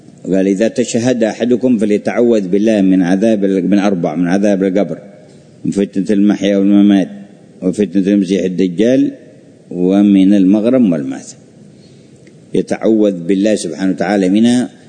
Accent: Yemen; وهكذا كان في بعض المدن عندنا في اليمن

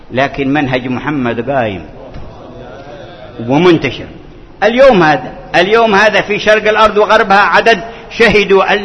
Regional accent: Hadhramaut, Yemen; فيه عندنا في حضرموت من مواسم الخير

